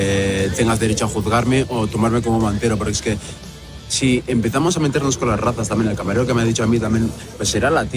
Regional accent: Basque Country, Spain; first language Basque; yo me siento tan vasco y hago tanto esfuerzo para poder cambiar lo que está pasando hoy en día. Represento a Euskal Herria, hablo euskera ya desde mi nacimiento casi.

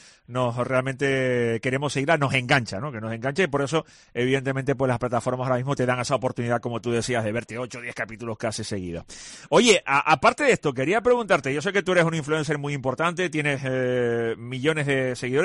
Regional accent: Canary Islands, Spain; aquí en Canarias más, porque a nosotros nos une con ustedes el acento, ¿no? Como bien sabes que tenemos, hablamos casi como los cubanos, muy parecido a los venezolanos también.

